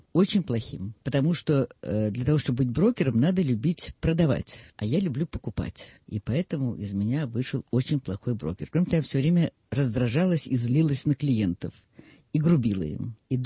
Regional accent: Perm, Perm Krai, Russia; вот как в детстве меня водили в Молотове

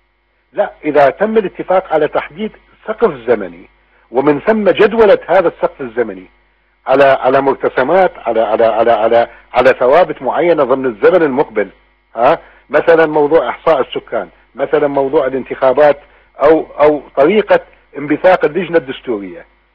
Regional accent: Iraq; من اجل مستقبل بلدنا العراق.

